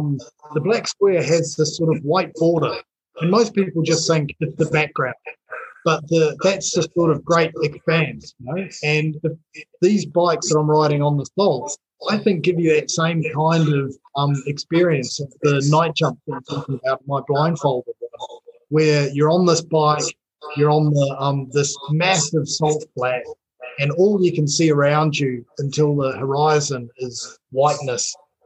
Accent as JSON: {"language": "English", "country": "New Zealand", "lives_now": "Australia", "said": "So I'm a Kiwi living in Australia"}